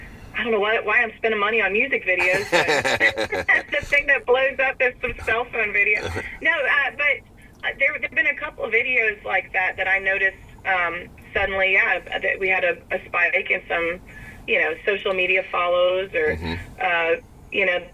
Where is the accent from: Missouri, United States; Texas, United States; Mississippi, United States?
Missouri, United States; Kansas City; especially growing up in Kansas City, I could have gone to a jam any night of the week.